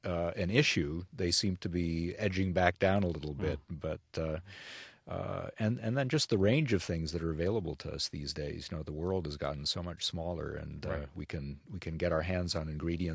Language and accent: English; Midwest, United States; Although, you know, when I was growing up in the Midwest, I can remember the only fish we really could get that was okay was swordfish.